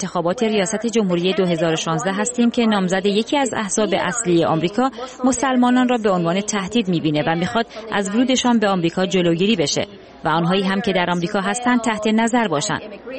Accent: Iran; now in United States; من به عنوان یک ایرانی آمریکایی مسلمان اینجا حضور دارم.

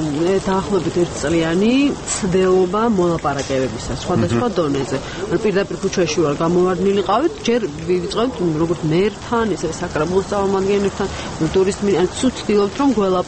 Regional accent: Tbilisi, Georgia; ეს არის სივრცე სადაც მე ვგრძნობ თბილისს

